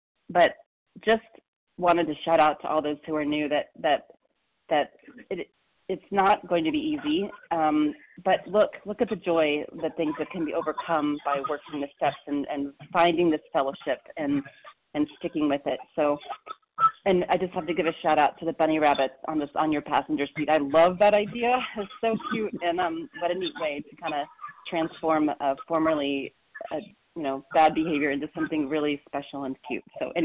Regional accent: Colorado, United States; from Colorado.

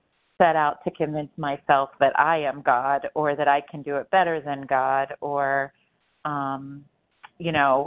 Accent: Pennsylvania, United States; I'm from Pennsylvania, compulsive overeater.

